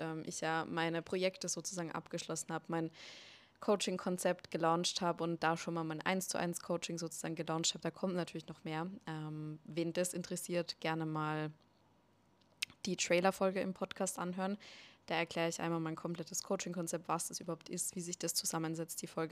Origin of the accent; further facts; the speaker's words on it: Austria; moved away; Das ist hier komplett anders. Also bei uns in Österreich ist es so, jeder lebt so ein bisschen für sich gefühlt.